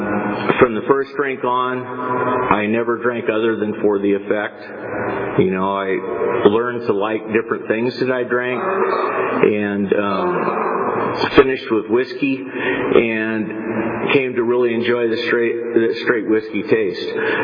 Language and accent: English; Fresno, California, United States; born there; My story goes like this. I was born in Fresno, 1957.